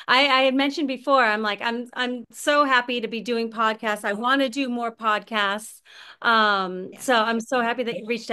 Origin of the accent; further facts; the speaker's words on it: Boston, Massachusetts, United States; I grew up in Boston, in the suburbs of Boston, and I live here in my beautiful house with a fenced in yard for my three dogs.